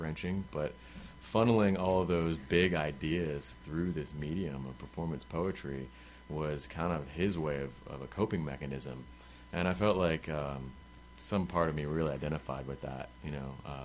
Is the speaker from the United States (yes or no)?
yes; Philadelphia, Pennsylvania, United States; I grew up in Philly as a kid, and I think that definitely influenced my sensibilities as far as appreciating more urban art forms.